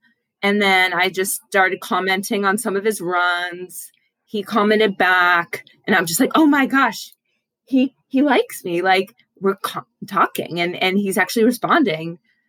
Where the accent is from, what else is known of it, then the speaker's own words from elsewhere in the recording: Atlanta, Georgia, United States; from Atlanta, Georgia.